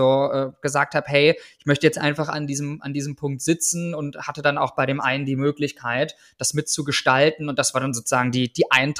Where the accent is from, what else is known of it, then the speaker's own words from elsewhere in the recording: Schönwalde, Brandenburg, Germany; einen Großteil meiner Kindheit habe ich in Brandenburg, genauer Schönwalde, so die Gegend, dort verbracht. Bin dann in Nauen zur Schule gegangen, hatte einen entspannten, langen Schulweg.